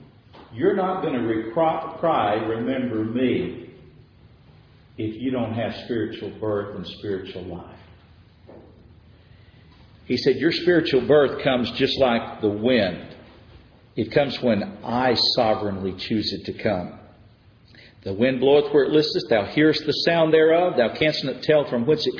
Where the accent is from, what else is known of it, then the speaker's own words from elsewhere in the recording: Texas, United States; I grew up out in West Texas, and one of the things that I do not miss at all is the wind.